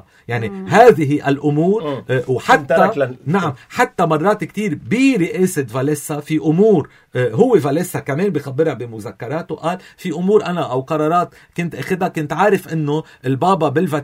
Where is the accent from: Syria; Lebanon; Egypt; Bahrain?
Lebanon; نحن عندنا بلبنان